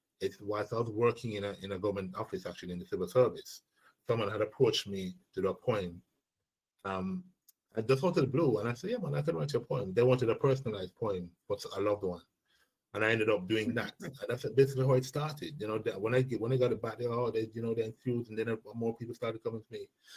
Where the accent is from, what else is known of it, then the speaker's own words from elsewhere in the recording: Jamaica; So my father's Jamaican and I grew up in Jamaica and Jamaica's always been my life. Jamaica's always been my heart, you know.